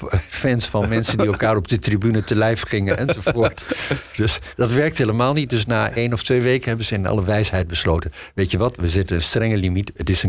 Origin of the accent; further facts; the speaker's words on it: Overijssel, Netherlands; now in Amsterdam, Netherlands; Ik ben ooit vanuit Twente naar Amsterdam gekomen.